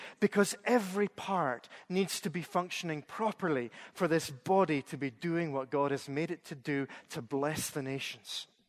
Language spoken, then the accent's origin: English; Scotland, United Kingdom; And I wish, as a Scotsman, I had a pound for every time I'd heard that comment.